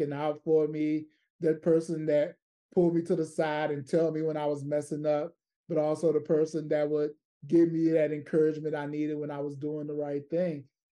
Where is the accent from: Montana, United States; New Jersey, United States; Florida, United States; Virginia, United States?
Virginia, United States; I grew up in King William County, Virginia. King William County, Virginia is one of those small rural southern counties.